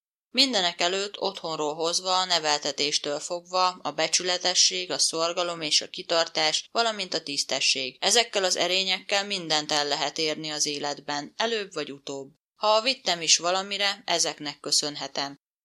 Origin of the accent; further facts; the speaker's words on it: Szekszárd, Tolna, Hungary; 1954. május 7-én születtem másodmagammal ikerként egy kicsvárosban, Szekszárdon.